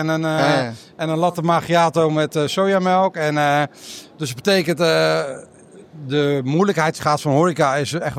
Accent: Rotterdam, South Holland, Netherlands; Ik kom uit Rotterdam-Zuid. Jongste van 11 kinderen. Dus niet echt, mijn vader werkte in de haven.

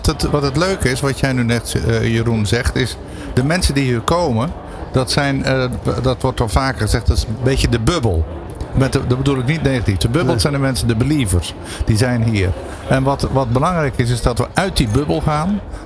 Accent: Rotterdam, South Holland, Netherlands; Of natuurlijk omdat ik uit Rotterdam kom.

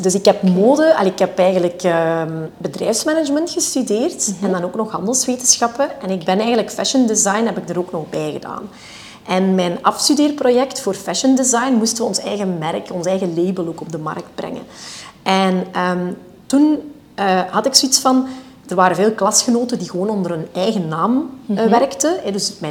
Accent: Sint-Niklaas, Flanders, Belgium; also born or lived in Antwerp; now in Nieuwkerke-Waas, Belgium; Ja, ik ben eigenlijk opgegroeid in Sint-Niklaas. En ik heb hier mijn kindertijd uiteraard doorgebracht. Dan ben ik eventjes over het water geweest, even al in Antwerpen gewoond.

